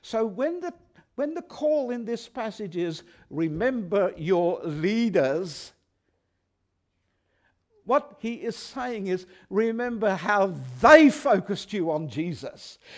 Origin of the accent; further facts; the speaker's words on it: Tasmania, Australia; I well remember as a young boy in my hometown in Tasmania